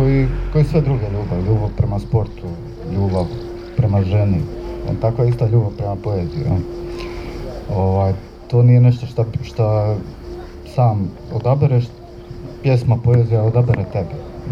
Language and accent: Croatian; Ploče, Dubrovnik-Neretva County, Croatia; ja sam odrastao u Pločama, normalno, tu sam proveo najbezbrižnije dane života, djetinjstva, cijela osnovna, srednja škola.